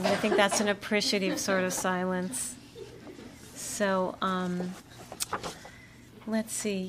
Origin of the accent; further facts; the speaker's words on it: Bethesda, Maryland, United States; I thought I would read this one because I grew up in this area. I grew up in Bethesda, Maryland.